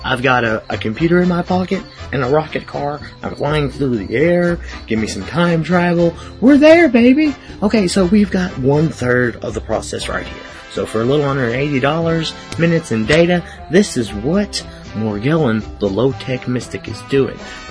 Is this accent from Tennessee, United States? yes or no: no; Kentucky, United States; Egress? I don't know, I'm from Kentucky. I can't spell, I can't speak.